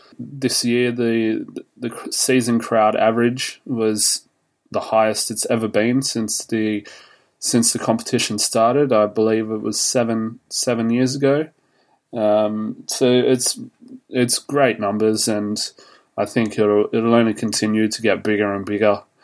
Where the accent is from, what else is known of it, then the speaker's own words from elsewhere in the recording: Sydney, New South Wales, Australia; and I'm from Sydney, Australia.